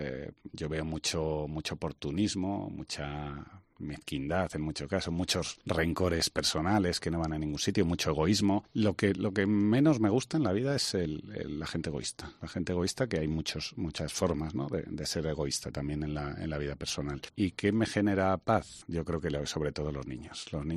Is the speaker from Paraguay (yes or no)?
no; Palencia, Castile and León, Spain; moved away as an adult; Yo soy de Palencia, me ha tocado estar 15 años fuera trabajando